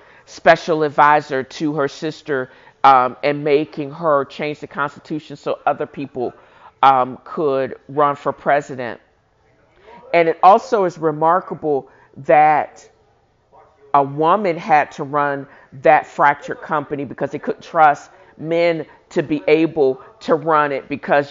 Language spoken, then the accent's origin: English; United States; I'm African American, but I also did my 23andMe, and I have strong ties to West Africa.